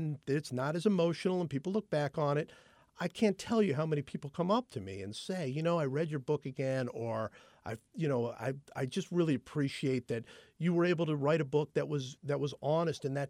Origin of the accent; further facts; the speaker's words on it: Cleveland, Ohio, United States; The NBA championship is very personal for me because I am from Cleveland, and watching what LeBron James is doing.